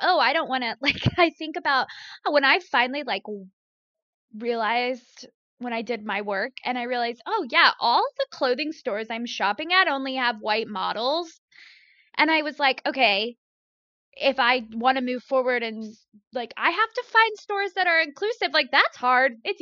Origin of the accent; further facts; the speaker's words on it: the South, United States; Oof, I'm from the South.